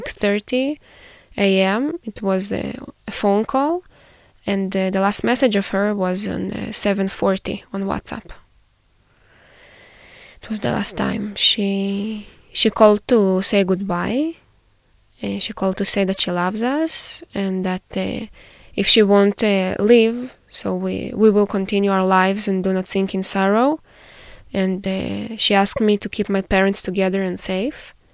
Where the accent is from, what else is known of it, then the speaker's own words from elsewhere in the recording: Israel; English is a second language; Born and raised in Israel, and now currently I'm a master's student